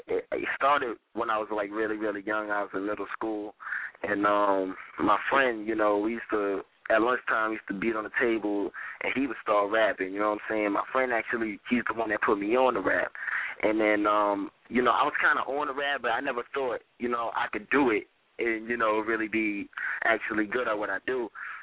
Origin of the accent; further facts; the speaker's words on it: Bronx, New York, United States; Yeah, I'm from the Bronx, New York.